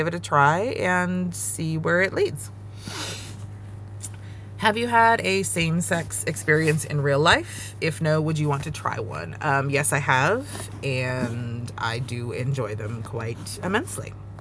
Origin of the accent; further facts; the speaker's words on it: Ohio, United States; also born or lived in Georgia / New York; I grew up in Ohio, And I lived in Georgia for 10 years. And I lived in New York for 6 years. And now I'm back in kind of the mid-upper South right now.